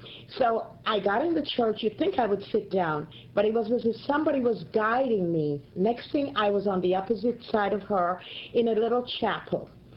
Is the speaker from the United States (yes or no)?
no; Jamaica; moved away; I'm originally from Jamaica, in Caribbean island. And I came here in 1970, so more or less, I've been here longer than I lived in Jamaica. I'm a convert, as you said. I was Methodist